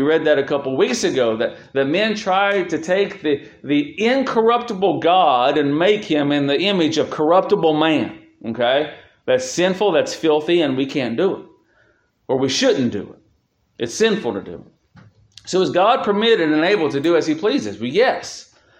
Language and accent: English; Cincinnati, Ohio, United States; I grew up in the Cincinnati area, and we followed the Cincinnati Bengals.